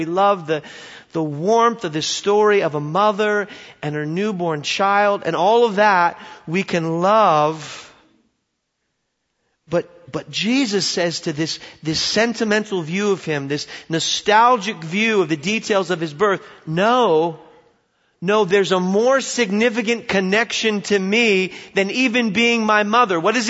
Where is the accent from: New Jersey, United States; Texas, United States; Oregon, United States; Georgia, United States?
Oregon, United States; I grew up in Oregon, okay? And there are a lot of people in Oregon like this lady.